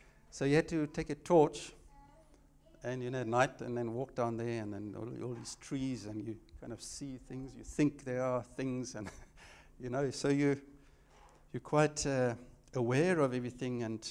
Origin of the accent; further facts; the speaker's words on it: Windhoek, Khomas, Namibia; I grew up in Windhoek, and we had we were staying on my grandfather's, he had a big 1 hectare yard there